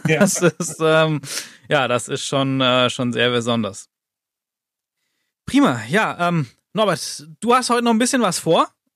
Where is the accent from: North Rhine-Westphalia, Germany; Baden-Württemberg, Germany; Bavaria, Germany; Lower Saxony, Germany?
Baden-Württemberg, Germany; Ich bin ja so im Schwäbischen aufgewachsen, da gibt es in Neckarsulm das Zweiradmuseum.